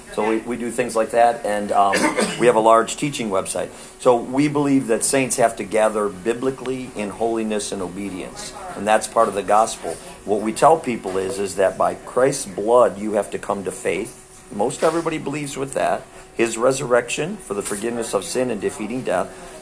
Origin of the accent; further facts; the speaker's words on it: Wisconsin, United States; also born or lived in Missouri; I grew up in central Wisconsin, and then we lived in central Missouri for a while.